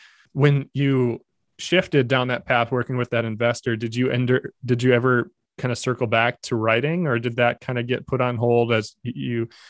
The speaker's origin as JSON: {"language": "English", "region": "Minnesota", "country": "United States", "said": "because I'm from Minnesota again, there's very little public land leases."}